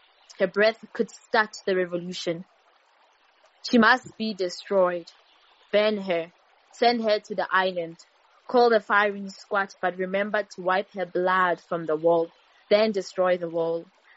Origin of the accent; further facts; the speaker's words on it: Mamelodi, Gauteng, South Africa; I am currently connecting from Mamelodi, my hometown.